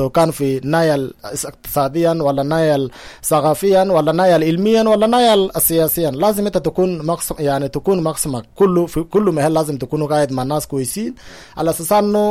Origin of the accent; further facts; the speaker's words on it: Sudan; أنا طبعا سودانيين دائما وابدا